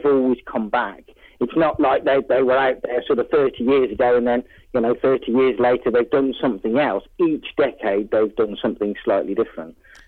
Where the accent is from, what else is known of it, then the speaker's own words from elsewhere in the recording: Bridgnorth, West Midlands, United Kingdom; Because Bridgenorth's my hometown. That's where I came from. Went to school in Bridgenorth.